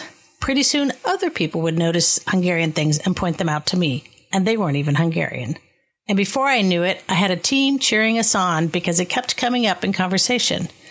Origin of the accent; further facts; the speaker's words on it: Youngstown, Ohio, United States; I was your absolute typical teenager growing up in Youngstown, Ohio.